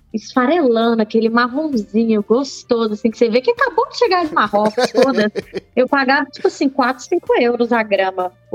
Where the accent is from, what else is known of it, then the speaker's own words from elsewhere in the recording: Belo Horizonte, Minas Gerais, Brazil; now in Portugal; Eu sou de BH.